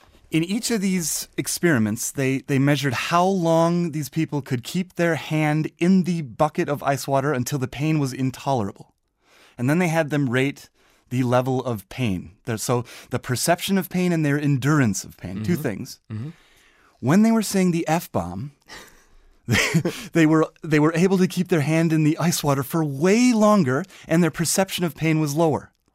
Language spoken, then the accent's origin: English; Wisconsin, United States; I'm from Wisconsin. On the other side of Lake Michigan is Kalamazoo College.